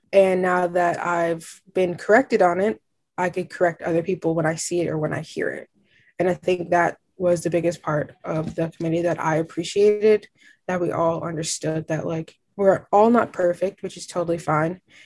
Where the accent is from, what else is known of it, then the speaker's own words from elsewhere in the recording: New York City, New York, United States; I'm from New York City. I am a Black woman